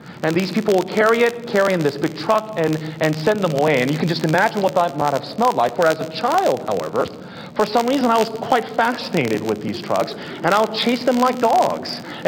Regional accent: South Korea; I remember growing up in Korea, which was still a developing country

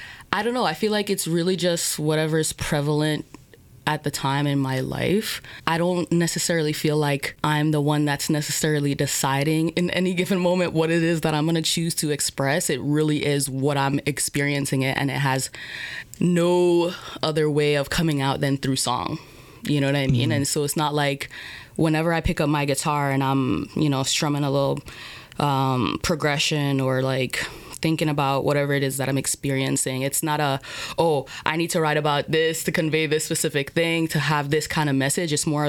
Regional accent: Jamaica; reggae superstars … which is something that doesn't get lost in conversations when you're growing up in Jamaica. And so my journey, from a little kid, I've always been passionate about playing guitar.

